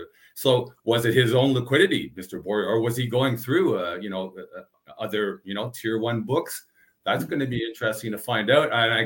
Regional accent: Toronto, Ontario, Canada; born there; I was born in Toronto, so I bleed the blue and white.

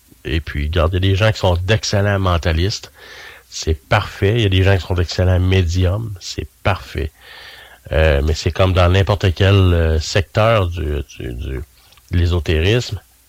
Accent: Sherbrooke, Quebec, Canada; Tu sais, j'étais de Sherbrooke, même un petit peu plus loin, là, dans la région de Cookshire

